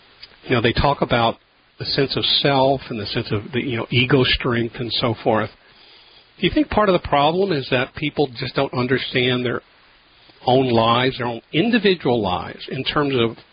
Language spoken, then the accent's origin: English; Denver, Colorado, United States; born there; I was born in the Catholic Hospital in Denver 64 years ago.